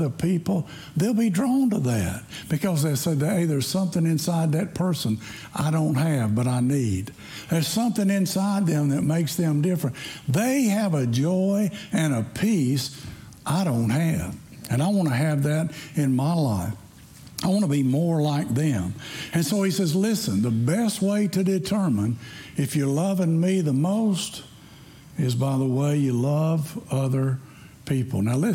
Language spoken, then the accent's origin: English; the South, United States; You see, I grew up in the South, and can I just be honest with y'all?